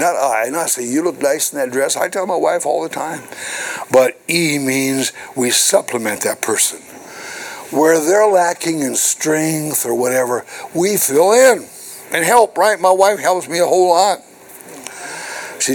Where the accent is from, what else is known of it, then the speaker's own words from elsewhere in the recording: Montana, United States; When I was a child, growing up in Montana